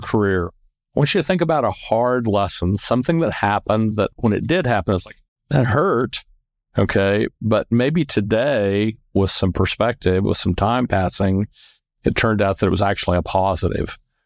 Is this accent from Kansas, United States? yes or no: yes; Wichita, Kansas, United States; now in Dallas, United States; I'm from Wichita, Kansas originally, and so love Wichita, Kansas. Glad I left.